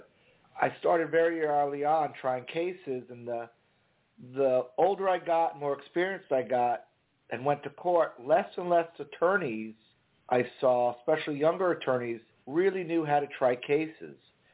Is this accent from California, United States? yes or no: no; Miami, Florida, United States; I'm a kid born and raised in Miami, Florida. I went away for college. I came back for law school.